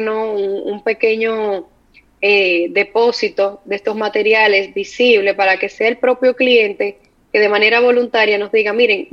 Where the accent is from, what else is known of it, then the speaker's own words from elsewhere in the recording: Dominican Republic; hay como dominicanos al fin una desconfianza en todo